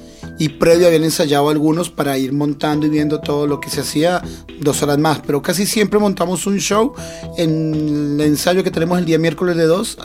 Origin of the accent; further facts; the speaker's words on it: Colombia; now in Argentina; soy de Colombia. Hace 21 años llegué como mochilero acá a la provincia y, bueno, me enamoré y me quedé.